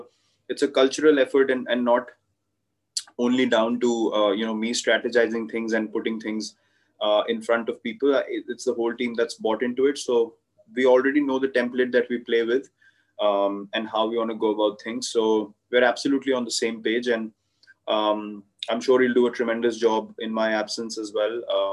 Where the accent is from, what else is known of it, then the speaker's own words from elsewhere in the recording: India; As the Indian cricket team, and my personality has always been this way from day one. So I would like to say that this for me is a representation of the new India, where we want to take up challenges